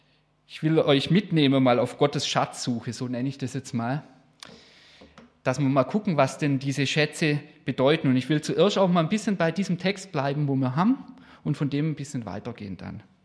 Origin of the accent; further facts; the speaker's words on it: Villingen-Schwenningen, Baden-Württemberg, Germany; Meine Heimat ist viel in Schwenning.